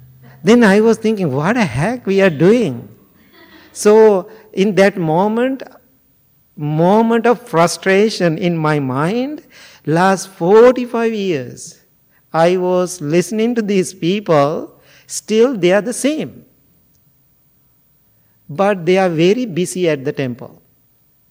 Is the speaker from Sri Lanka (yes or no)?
yes; Sri Lanka; English is a second language; now in Chicago, United States; So then finally I said, no, I born and raised in Sri Lanka. Now I'm living in Chicago so many years, you know.